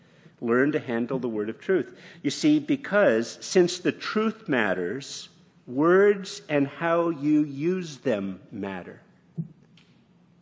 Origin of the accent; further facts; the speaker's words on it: Canada; I'm very Canadian, eh? Yeah, I'm very Canadian.